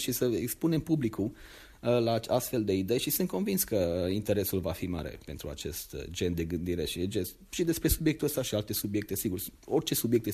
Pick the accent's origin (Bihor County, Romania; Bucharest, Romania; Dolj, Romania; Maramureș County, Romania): Maramureș County, Romania; Sunt foarte mândru că sunt din Maramureș